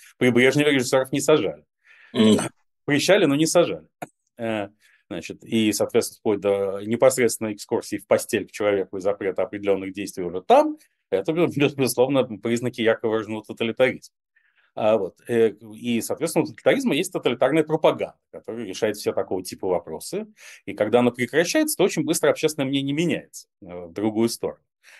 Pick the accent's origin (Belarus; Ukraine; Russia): Russia; moved away; Но я вынужденный релокант из РФ, который прекрасно понимает, что мне нет места в моей стране